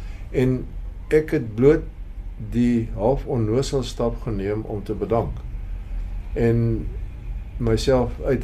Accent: Paarl, Western Cape, South Africa; Ek het hier in die Parel groot geword.

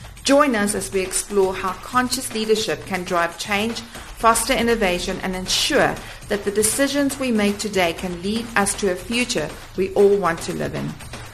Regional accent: South Africa; we're from South Africa

